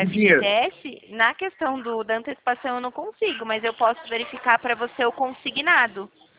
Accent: São Paulo, Brazil; Eu sou aqui do interior de São Paulo.

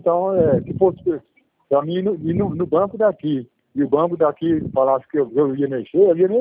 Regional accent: Presidente Prudente, São Paulo, Brazil; Não, eu sou de Prudente

